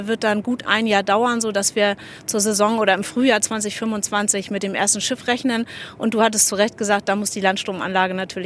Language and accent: German; Hamburg, Germany; die wir als Hamburger ja gut kennen.